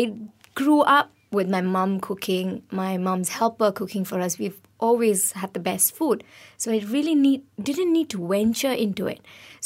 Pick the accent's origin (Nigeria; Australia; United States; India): India; Goa; I'm from Goa, so there's a lot of food that's very familiar to Goan cuisine as well as the Malaysian cuisine